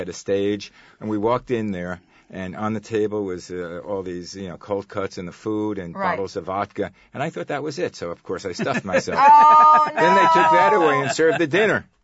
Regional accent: New York, United States; So I'm a New Yorker.

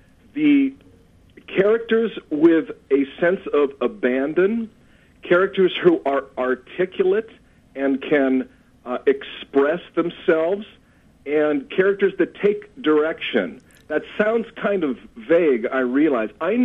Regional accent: San Francisco, California, United States; And but really, my heart, I'm from San Francisco.

